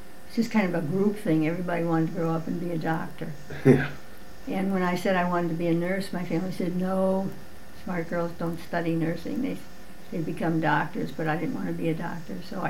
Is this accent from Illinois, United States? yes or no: yes; Chicago, Illinois, United States; moved away as an adult; I grew up in Chicago, left home at the age of 18 or 19 because the war was on.